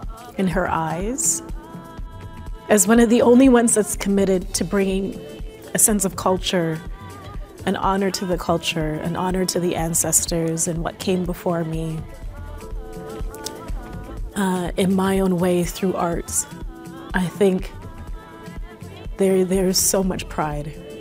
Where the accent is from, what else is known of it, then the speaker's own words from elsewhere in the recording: Hamilton, Ontario, Canada; Growing up in Hamilton, I often like to tell people that I was dancing from when I was in my mother's womb.